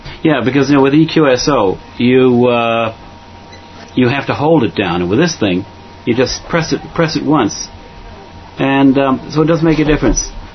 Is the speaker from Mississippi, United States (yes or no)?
no; Boston, Massachusetts, United States; now in Kidderminster, United Kingdom; And good morning. I'm in Kidderminster, England, even though I know the accent says I'm not a Brit, but I'm from Boston originally.